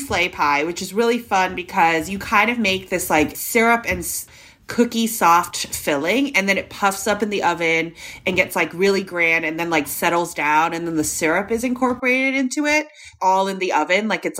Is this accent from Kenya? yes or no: no; Hong Kong; growing up in Hong Kong